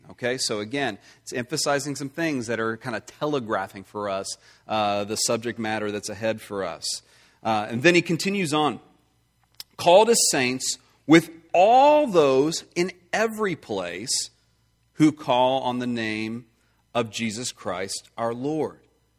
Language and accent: English; Texas, United States; It's not because I'm even more pretentious because I'm also a Texan.